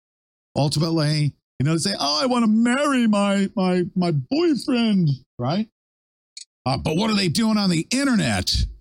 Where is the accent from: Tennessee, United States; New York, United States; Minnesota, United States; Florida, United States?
New York, United States; Cohoes; this guy's from my hometown in Cohoes, New York.